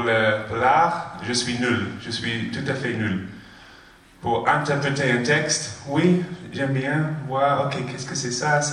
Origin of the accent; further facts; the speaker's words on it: London, United Kingdom; j'ai grandi à Londres, comme Gérard l'a dit, et mon école c'était un lycée Church of England, un lycée anglican, protestant